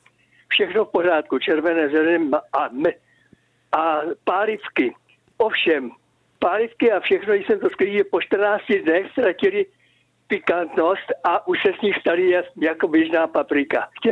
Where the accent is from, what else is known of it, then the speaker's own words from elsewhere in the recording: České Budějovice, South Bohemian Region, Czechia; Jo, já jsem z Budějovic